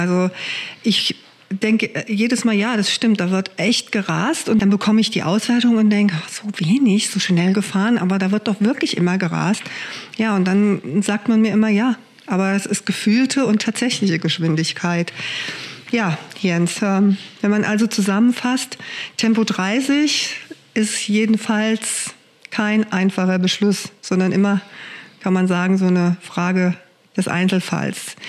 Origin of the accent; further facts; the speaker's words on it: Kaiserslautern, Rhineland-Palatinate, Germany; ich bin ja groß geworden in Hohenecken, das ist ein Stadtteil von Kaiserslautern, und da führt durch den Ort eine Bundesstraße.